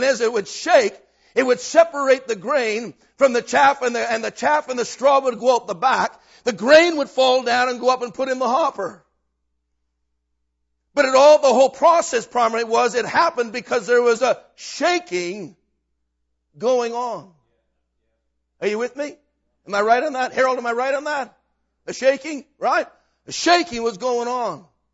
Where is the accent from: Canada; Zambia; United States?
Canada; Western Canada; You see, I grew up in Western Canada. Look, give me that bottle of water. See, I grew up in the prairie fields. Farmland.